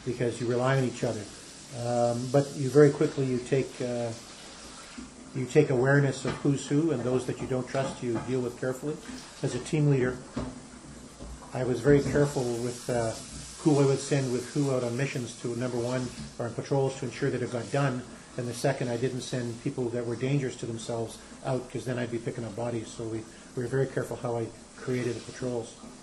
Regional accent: Canada; just to get the basic necessities as a Canadian that I needed.

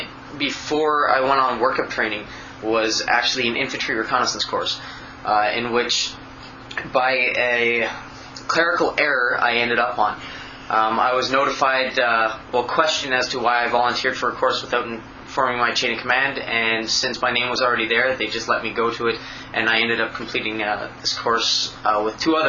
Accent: Surrey, British Columbia, Canada; Well, I was raised in Surrey, and I currently live in the Lower Mainland area in Burnaby.

